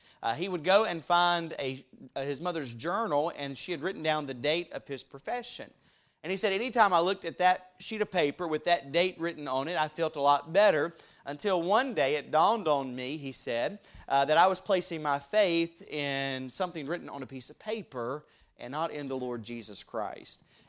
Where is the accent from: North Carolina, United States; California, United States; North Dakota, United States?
North Carolina, United States; Where I grew up in North Carolina, we were in an area of about 6,500 people out in a farming community, about 30 minutes from the nearest biggest town of Durham